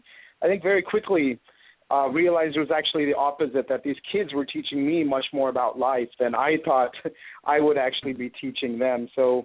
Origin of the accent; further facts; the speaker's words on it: Sugar Land, Texas, United States; you've never seen that kind of wealth or money in front of you ever in my life, at least growing up in Sugar Land, Texas.